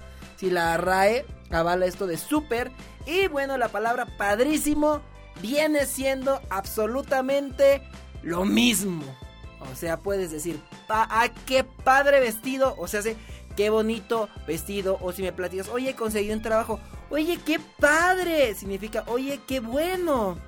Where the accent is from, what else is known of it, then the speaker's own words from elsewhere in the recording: Mexico; yo tengo una manera muy peculiar de hablar, no hablo como un mexicano normal, tal vez